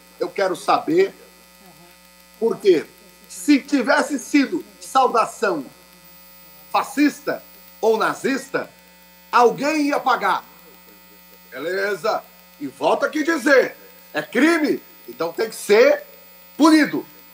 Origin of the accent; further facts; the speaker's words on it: Santa Catarina, Brazil; Como catarinense que sou, não aceito ser colocado nesse balaio que o PT sempre quer fazer.